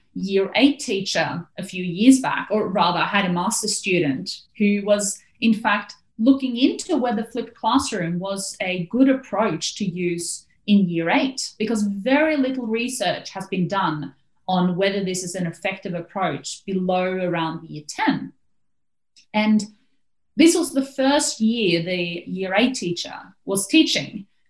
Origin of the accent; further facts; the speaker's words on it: Norway; So as you mentioned, I grew up in Norway.